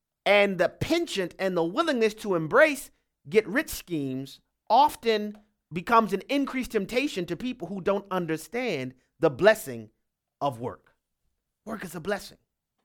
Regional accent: New Orleans, Louisiana, United States; You know, growing up in New Orleans, one of the big things in the school that I went to and in our city is marching bands

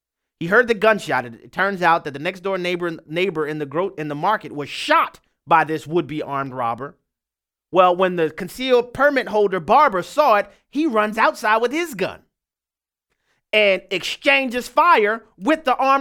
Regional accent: Louisiana, United States; We'll go next to my home state of Louisiana, where Clyde is on the line.

